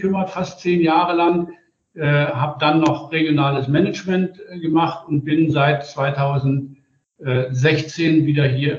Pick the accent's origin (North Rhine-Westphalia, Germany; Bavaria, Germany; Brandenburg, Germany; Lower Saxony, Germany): Brandenburg, Germany; Zehdenick; Ich stamme aus Zehlenick. Das ist ein kleines Hafenstädtchen, 60 Kilometer nördlich von Berlin